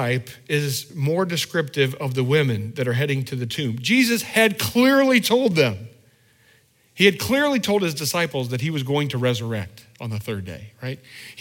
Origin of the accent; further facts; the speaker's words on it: Indiana, United States; when I grew up in Indiana, I lived on a lot of country roads that were gravel